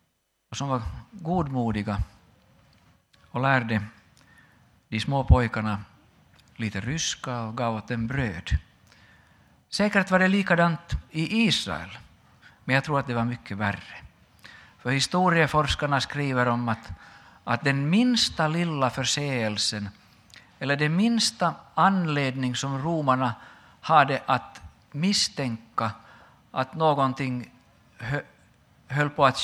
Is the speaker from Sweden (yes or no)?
no; Finland; Mina tankar går inför den här texten också till mitt hemland i Finland